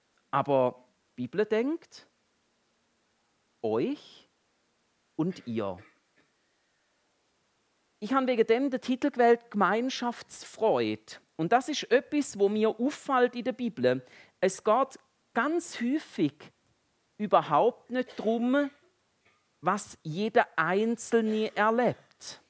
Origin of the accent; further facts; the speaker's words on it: Switzerland; Bloß nicht übertun. Wir sind ja Schweizer und also sie nicht.